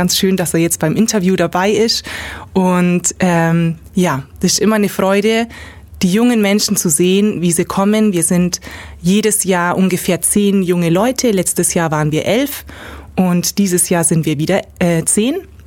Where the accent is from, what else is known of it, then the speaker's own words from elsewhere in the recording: Kempten, Bavaria, Germany; ich komme aus dem Allgäu, aus Kempten.